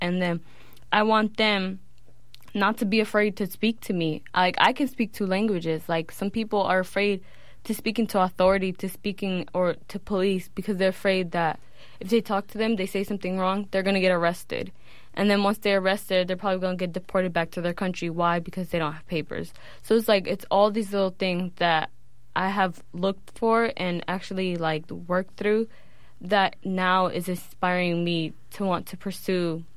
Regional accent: San Francisco, California, United States; I'm so grateful to be happy about where I come from. Because I'm from the Bayview district.

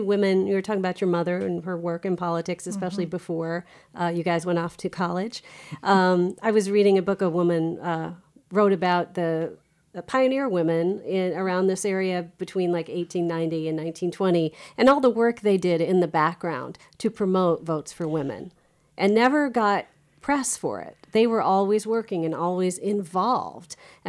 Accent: Iowa, United States; I remember years ago when I first started as a journalist, I would tell people I was from Iowa

